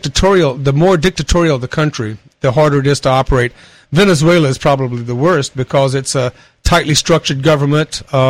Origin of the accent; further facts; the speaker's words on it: Thibodaux, Louisiana, United States; Well, I grew up in Thibodaux, Louisiana, so that was the beginning of an interesting life, I can assure you.